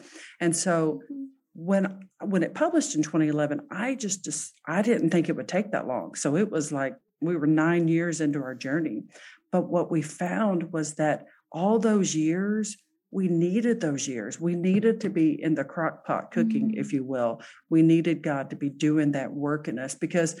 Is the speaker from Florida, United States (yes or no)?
no; Texas, United States; I grew up in Texas.